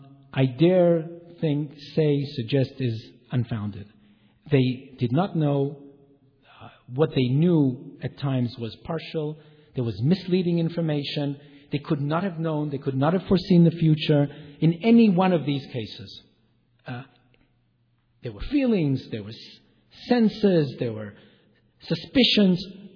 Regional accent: Israel; This is a cultural difference. I come from Israel.

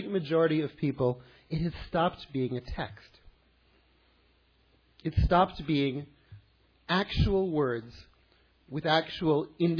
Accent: United States; And I grew up speaking Hebrew. And not quite reading and writing, but a lot of speaking. And I grew up in America in the 70s

